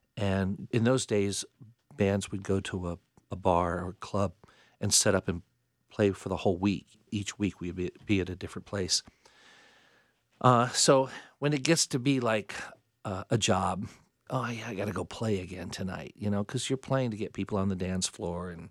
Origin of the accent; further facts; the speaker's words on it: Fayetteville, North Carolina, United States; now in Charlotte, United States; I grew up in Fayetteville, and my dad retired from Fort Bragg, and I have Yankee parents who just fell in love with the South, and so I was there until high school ended and moved to Charlotte 35 years ago.